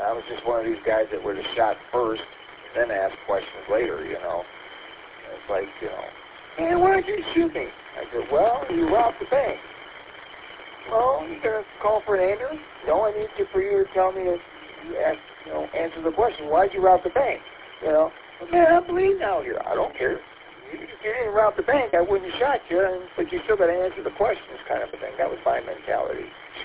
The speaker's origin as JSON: {"language": "English", "town": "St. Clair Shores", "region": "Michigan", "country": "United States", "tie": "born or raised there", "said": "Yeah, I grew up in Sinclair Shores, and I've known a lot of law enforcement personnel that have come and gone."}